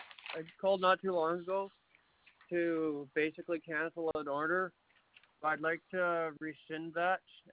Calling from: Canada; Well, no, I'm ordering from Canada

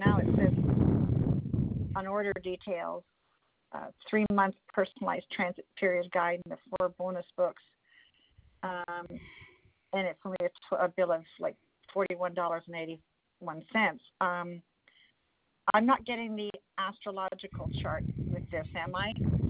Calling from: Ontario, Canada; I'm calling from Ontario in Canada.

